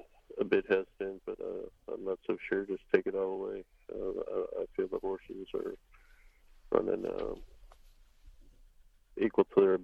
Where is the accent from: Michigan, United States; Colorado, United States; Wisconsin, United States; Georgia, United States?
Michigan, United States; Detroit; when I was a kid, I grew up in Detroit